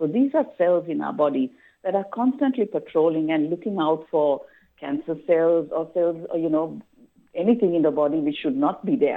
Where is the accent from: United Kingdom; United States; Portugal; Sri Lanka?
Sri Lanka; now in Australia; When I moved to Australia in 2010 from Sri Lanka, I fell in love with Australia's bush and nature.